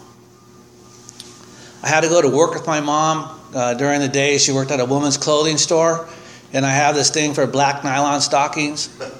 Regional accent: Santa Barbara, California, United States; You know, we grew up on the Lower East Side of Santa Barbara.

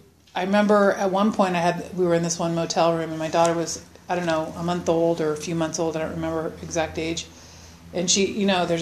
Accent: Newport Beach, California, United States; I was born in here in California, but I was raised in Orange County in Newport Beach, California

